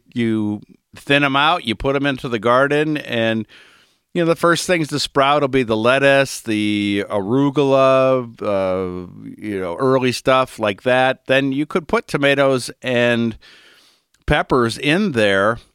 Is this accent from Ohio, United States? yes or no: yes; Cleveland, Ohio, United States; I'm from Cleveland. You have to be a Browns fan. You don't stop being a fan of where you grow up.